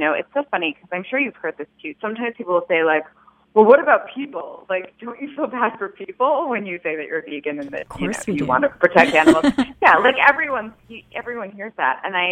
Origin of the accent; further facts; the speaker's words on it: New York City, New York, United States; You know, I grew up in New York City. I didn't have much exposure to farm animals.